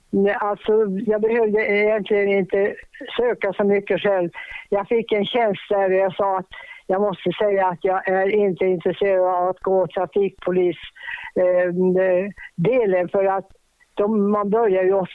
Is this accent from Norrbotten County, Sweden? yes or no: yes; Boden, Norrbotten County, Sweden; also born or lived in Tornedalen; så att jag var från Boden och hade absolut inte rest så mycket.